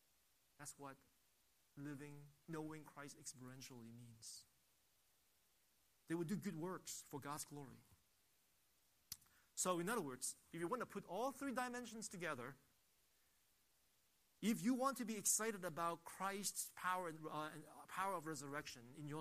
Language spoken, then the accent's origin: English; Hong Kong; a song that I knew when I was very little growing up in Hong Kong.